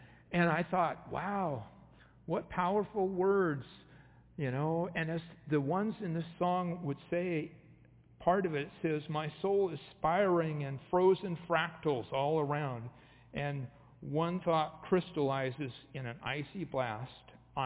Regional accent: Eugene, Oregon, United States; downtown Eugene, where I grew up here in Santa Clara area

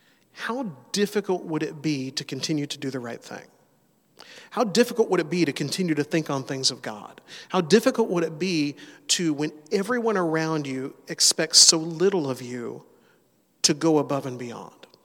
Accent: Mobile, Alabama, United States; Where I grew up in Mobile, Alabama, we had the Gulf of Mexico nearby, and we saw those Coast Guard helicopters flying over all the time doing their training missions.

